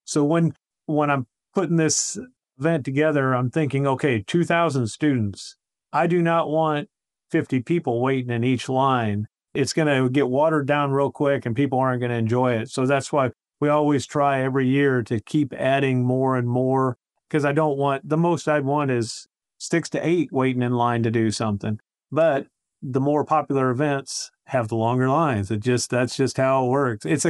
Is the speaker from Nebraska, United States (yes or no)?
yes; Nebraska, United States; now in Arkansas, United States; You know, I come from Nebraska, and I moved down here in 96.